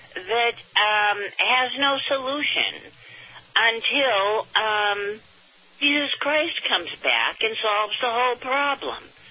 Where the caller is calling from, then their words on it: Largo, Florida, United States; I'm calling from Largo, Florida.